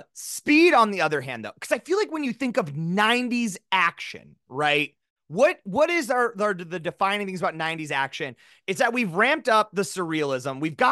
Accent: South Dakota, United States; and you and I grew up in South Dakota. It was like the one movie where you're like, this could happen here.

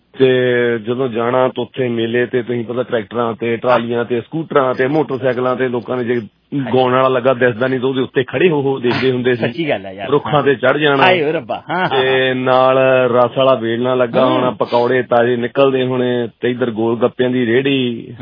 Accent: Kala Sanghian, Punjab, India; ਕਾਲੇ ਸੰਘਿਆ ਜਲੰਧਰ ਦੇ ਲਾਗੇ ਮੇਰਾ ਪਿੰਡ ਹੈ ਜੀ

